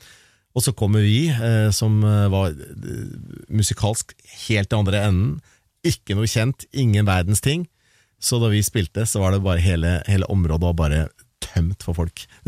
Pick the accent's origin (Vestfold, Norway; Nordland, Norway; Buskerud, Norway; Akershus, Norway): Vestfold, Norway; Larvik; Spektakelfestivalen hjemme i Larvik. Det jo vår hjemmebane